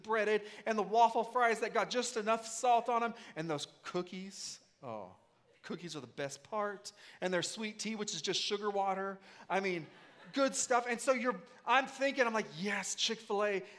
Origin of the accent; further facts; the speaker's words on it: Oregon, United States; also born or lived in Washington; But I grew up Oregon, Washing